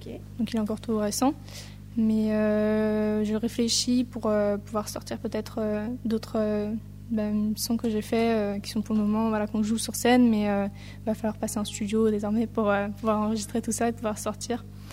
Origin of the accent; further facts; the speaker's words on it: Brittany, France; qui peut ramener quelque chose d'assez celtique, vu que je suis bretonne.